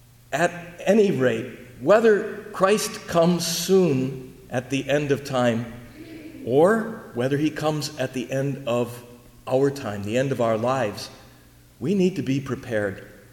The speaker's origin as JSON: {"language": "English", "town": "Milwaukee", "region": "Wisconsin", "country": "United States", "tie": "born or raised there", "said": "I grew up in Milwaukee, and I entered the Jesuits there."}